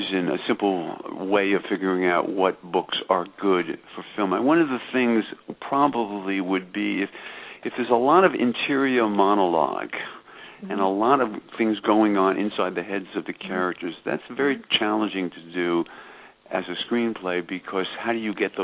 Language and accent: English; New York City, New York, United States; But then I grew up in New York City playing stickball on the streets, and my son was born in Paris.